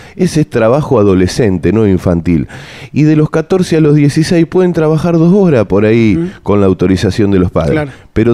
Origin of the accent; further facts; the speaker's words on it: Santa Fe, Argentina; porque yo amo mucho mi provincia y siempre digo que soy santafesino de punta a punta.